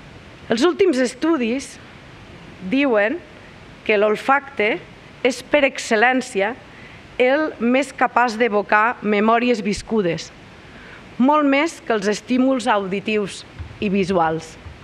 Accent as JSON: {"language": "Catalan", "town": "Balaguer", "region": "Catalonia", "country": "Spain", "said": "Tothom ho sap. Soc de Balaguer."}